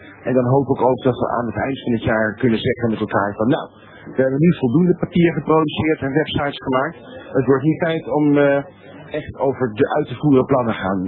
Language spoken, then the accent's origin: Dutch; North Holland, Netherlands; want ik kom uit het Gooi.